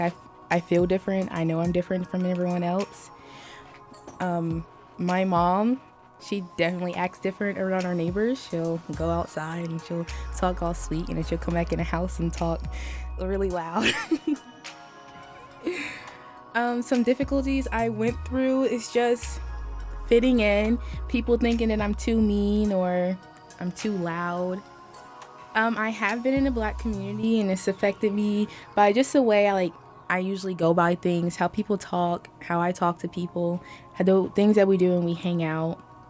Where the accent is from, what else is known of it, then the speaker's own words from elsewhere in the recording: Indianapolis, Indiana, United States; now in Carmel, United States; I am not originally from Carmel. I am from Indianapolis.